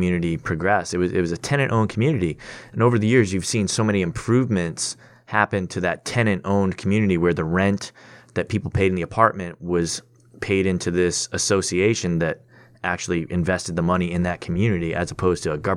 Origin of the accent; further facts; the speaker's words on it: Somerville, Massachusetts, United States; So I'm born and raised in Somerville. I lived in Boston in my college years. I moved back to Somerville after a number of years.